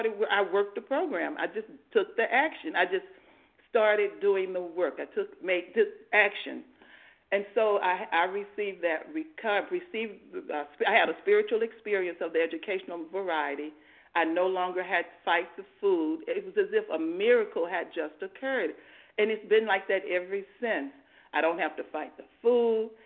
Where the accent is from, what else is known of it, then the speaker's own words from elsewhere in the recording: Georgia, United States; I'm from Georgia.